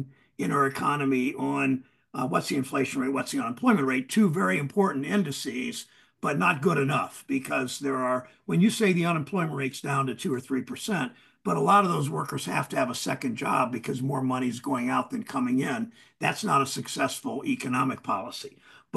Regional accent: Mansfield, Ohio, United States; I grew up in Mansfield, Ohio, a small industrial city

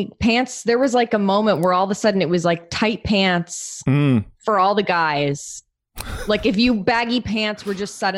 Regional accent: California, United States; I grew up like in the San Francisco Bay Area. So like we have access to a ton of thrift stores and stuff.

